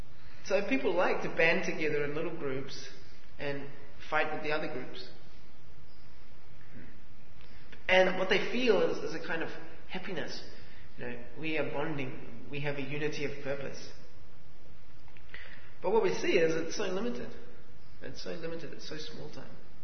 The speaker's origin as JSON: {"language": "English", "town": "Melbourne", "region": "Victoria", "country": "Australia", "said": "I'm from Melbourne"}